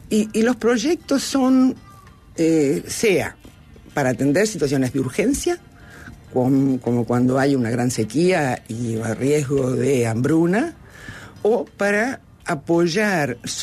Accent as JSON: {"language": "Spanish", "region": "Canelones", "country": "Uruguay", "said": "yo soy canaria, de Canelones"}